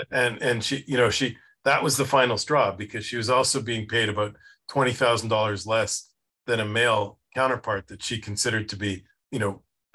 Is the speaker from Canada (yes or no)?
yes; Canada; now in United States; networking was a swear word when I grew up in Canada